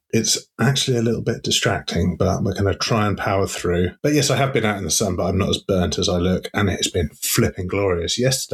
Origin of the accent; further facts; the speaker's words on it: United Kingdom; being British, we don't like to get straight to the point.